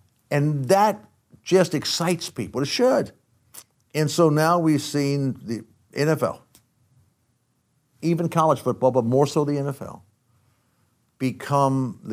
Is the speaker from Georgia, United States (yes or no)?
yes; Athens, Georgia, United States; I grew up in Athens, Georgia, the Bulldog. And I went to high school there. I played my high school games in their stadium.